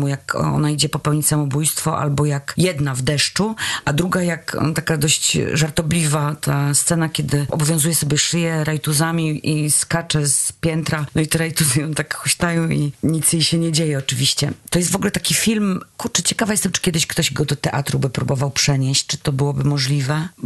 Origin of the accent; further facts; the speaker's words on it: Legnica, Lower Silesian Voivodeship, Poland; Ja pochodzę z miasta Legnica.